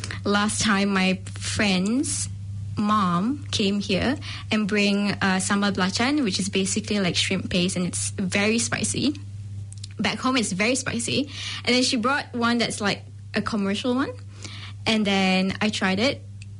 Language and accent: English; Malaysia; English is a second language; now in New Zealand; as you already know, and I come from Malaysia